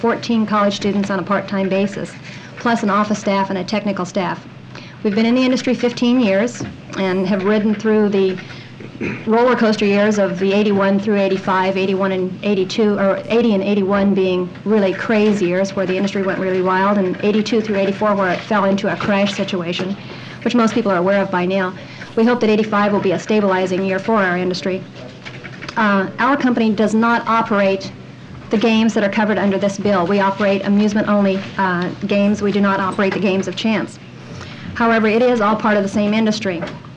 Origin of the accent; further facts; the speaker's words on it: Eugene, Oregon, United States; I'm from Eugene.